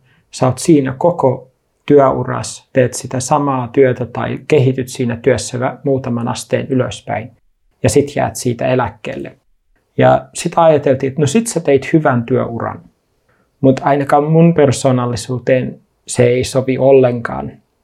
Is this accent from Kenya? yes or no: yes; Kenya; now in Finland; mä oon syntynyt Suomessa, se on 86, mutta aika pian jo niin kun mun lapsuudessa tuli esille se, että vanhemmat oli itse kiinnostunut lähtemään lähetystyöhön. Ja oli valmistautumassa lähetystyöhön ja lopulta aika monien vaiheiden jälkeen päädyttiin Keniaan. No siellä mä sain kasvaa